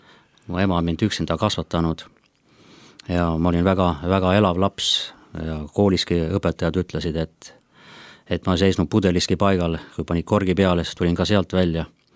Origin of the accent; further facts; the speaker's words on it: Tapa, Lääne-Viru County, Estonia; Kuna ma olen Tapal pärit, siis on ka väga palju oli ka sellist rahvusvahelist nagu eestlaste venelaste vahel.